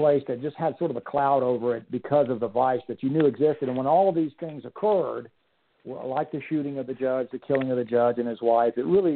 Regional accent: Louisiana, United States; I remember growing up, I grew up in South Louisiana.

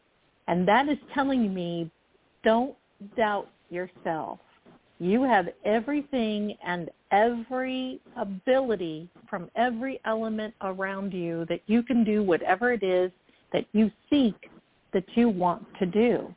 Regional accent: Ashland, Ohio, United States; Yeah, that's my hometown. That's

